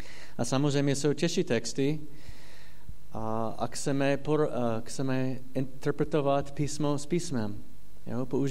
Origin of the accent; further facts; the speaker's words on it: United States; Czech is a second language; protože mluvím v slovenčině. Já jsem Američan, mluvím v češtině.